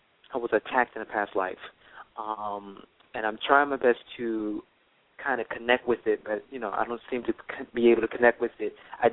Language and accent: English; Florida, United States; I'm from Florida, too.